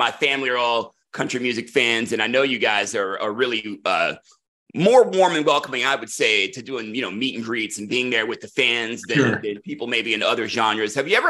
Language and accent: English; Raleigh, North Carolina, United States; He's actually from my hometown of Raleigh.